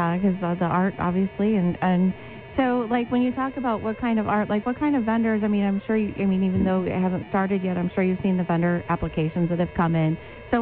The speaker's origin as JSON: {"language": "English", "region": "Illinois", "country": "United States", "lives_now": "Yuma, United States", "said": "I'm originally from Northern Illinois. I lived here a long time, but cold, cold is relative."}